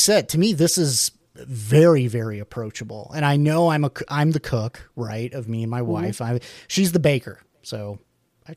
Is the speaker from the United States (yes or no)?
yes; Missouri, United States; especially like me growing up, I grew up in Southwest Missouri.